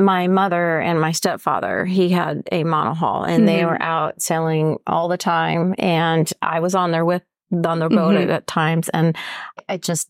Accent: Arizona, United States; Well, we're from Arizona. We have recently retired.

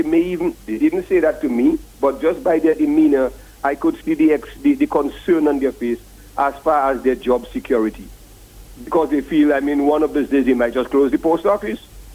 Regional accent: Portsmouth, Saint John Parish, Dominica; when I was a boy growing up in Portsmouth many years ago

